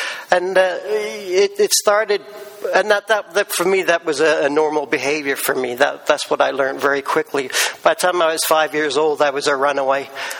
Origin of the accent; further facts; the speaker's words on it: England, United Kingdom; I was brought up in England with a so-called normal household. My dad was a banker, and my mom was a stay-at-home mom. And it was a very strict English upbringing.